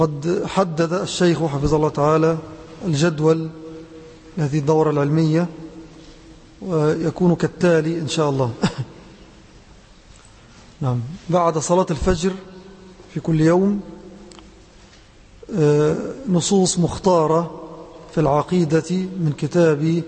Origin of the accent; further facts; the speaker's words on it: Egypt; الحضور إلى بلدنا مصر هنا